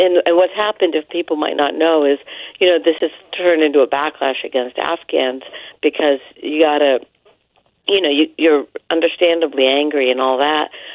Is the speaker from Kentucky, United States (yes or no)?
no; West Virginia, United States; I didn't miss this story because I'm from West Virginia, remember?